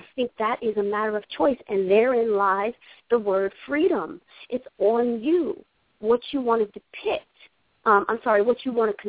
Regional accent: New Jersey, United States; I know you know I'm from Jersey, yeah?

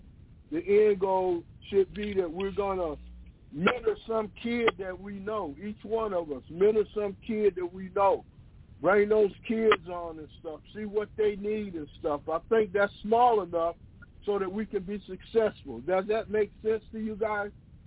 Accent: Atlanta, Georgia, United States; Okay, good. That's my home. I'm from Atlanta and stuff.

